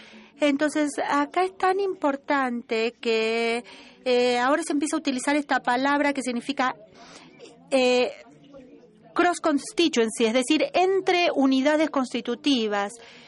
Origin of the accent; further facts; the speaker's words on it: Russia; Spanish is a second language; soy de Rusia.